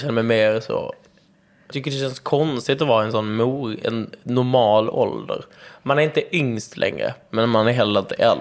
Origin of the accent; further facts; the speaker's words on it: Skåne, Sweden; jag är inte uppväxt i Malmö. Jag har liksom levt väldigt mycket där på landet. Vi gick i skolan typ i en grannby, Klågrupp.